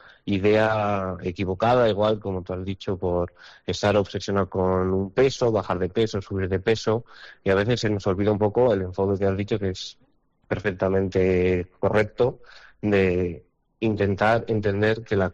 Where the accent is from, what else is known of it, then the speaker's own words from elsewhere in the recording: Soria, Castile and León, Spain; vine a Soria, que es de donde soy, para empezar un poco aquí mi proyecto de ser nutricionista